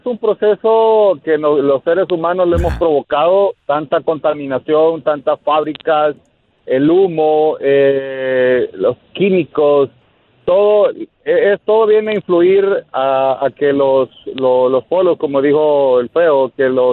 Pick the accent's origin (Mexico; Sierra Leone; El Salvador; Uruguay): El Salvador; now in United States; Yo soy de El Salvador.